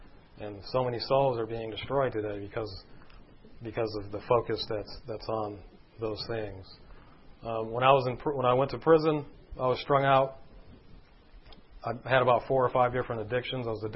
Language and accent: English; California, United States; When I was 8 years old, like I said, I grew up in California, but most of my family is from New Orleans, from Louisiana.